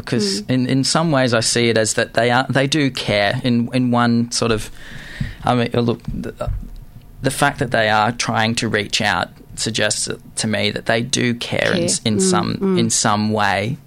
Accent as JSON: {"language": "English", "town": "Gold Coast", "region": "Queensland", "country": "Australia", "tie": "born or raised there", "said": "I grew up on the Gold Coast, as I mentioned before"}